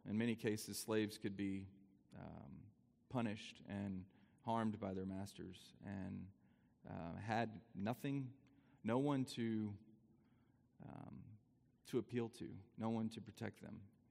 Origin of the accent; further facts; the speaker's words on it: United States; it's hard as an American, as a free man, to really consider what it would be like to be a slave